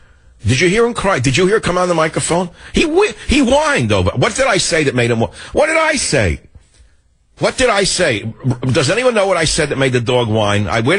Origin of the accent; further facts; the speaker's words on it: United States; I'm an American with an independent mind